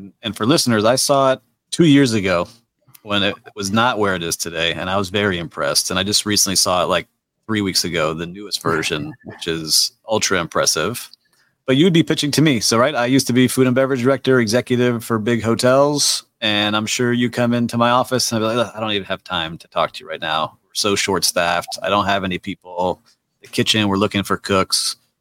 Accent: Miami, Florida, United States; And somehow you end up in my hometown of Miami.

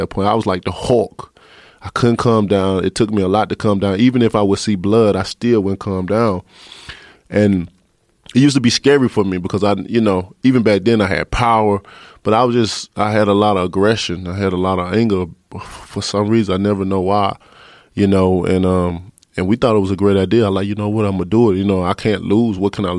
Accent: Alabama, United States; I said, I'm from Alabama.

